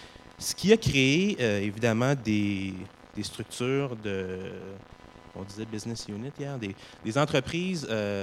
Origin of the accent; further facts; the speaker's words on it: Quebec, Canada; malgré le fait que je suis québécois ou canadien.